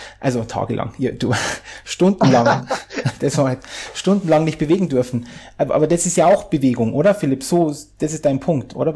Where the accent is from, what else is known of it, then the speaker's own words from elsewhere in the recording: Bavaria, Germany; wo ich herkomme, aus der Nähe von Landshut